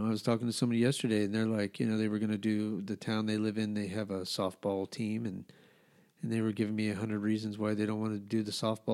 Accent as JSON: {"language": "English", "town": "Albuquerque", "region": "New Mexico", "country": "United States", "tie": "born or raised there", "said": "I mean, I grew up in Albuquerque. Albuquerque, I thought, was always a big city, but it's much bigger now."}